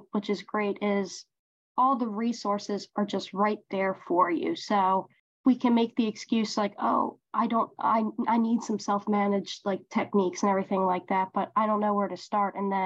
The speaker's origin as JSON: {"language": "English", "region": "Maryland", "country": "United States", "tie": "born or raised there", "said": "Growing up in Maryland, it's one of the major leaders of medicine."}